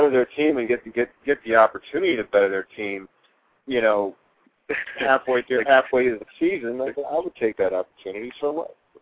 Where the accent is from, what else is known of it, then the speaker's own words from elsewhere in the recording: Cleveland, Ohio, United States; Well, I mean, I'm from Cleveland.